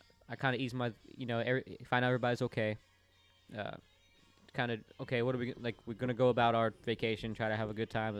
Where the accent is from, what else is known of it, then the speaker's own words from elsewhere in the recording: Orlando, Florida, United States; Hurricane Irma makes an eastern turn and slams into my hometown of Orlando, Florida.